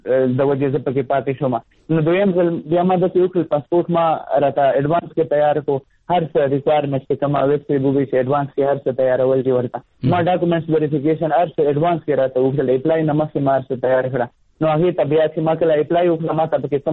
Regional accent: Khyber Pakhtunkhwa, Pakistan; زه زما تعلق د وزیرستان سره دی

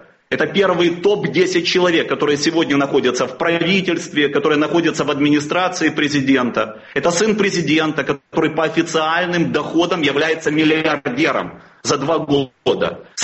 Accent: Zaporizhzhia, Zaporizhzhia Oblast, Ukraine; в моем родном городе Запорожье, который находится на границе с Донецкой областью

